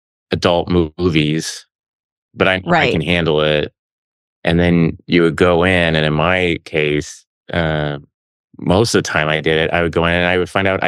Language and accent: English; Tulsa, Oklahoma, United States; I mean, I grew up in Tulsa, Oklahoma, and there was a movie theater called Annex 7.